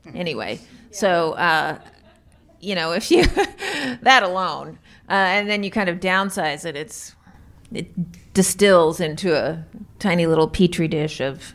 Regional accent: Iowa, United States; I grew up in Iowa.

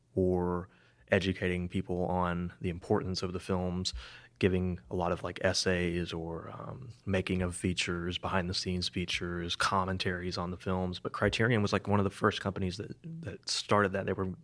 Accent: Glen Rose, Arkansas, United States; also born or lived in Hot Springs; I was born here in Hot Springs, but I grew up in Glen Rose, which is a small little rural community kind of in between Benton and Malvern. It's just kind of nestled in there. It's very rural.

